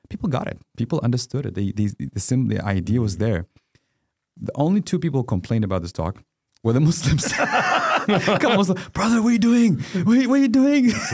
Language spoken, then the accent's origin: English; Dar es Salaam, Tanzania; born there; So our grandparents moved from Yemen, Hadramaut, to Tanzania. My parents were born in Tanzania. I was born in Tanzania, Dar es Salaam.